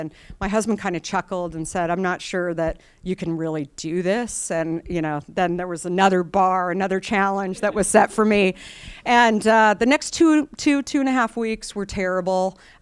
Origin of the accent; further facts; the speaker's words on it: Arizona, United States; Again, I grew up in Arizona. I should have been drinking a ton of water, and I wasn't.